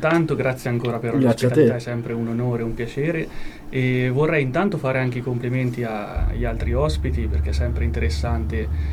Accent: Tavernelle, Umbria, Italy; Io sono di Tavernello originario, quindi diciamo quasi confinante.

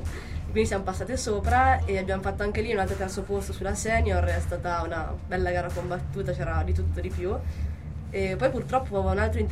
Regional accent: San Martino in Campo, Umbria, Italy; Io sono di San Martino in campo.

